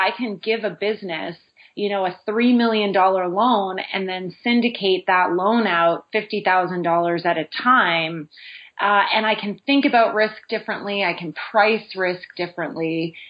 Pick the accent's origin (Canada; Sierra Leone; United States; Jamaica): Canada; Montreal, Quebec; moved away as an adult; also born or lived in London, United Kingdom; But I'm Canadian originally, so I grew up in Montreal and went to university there.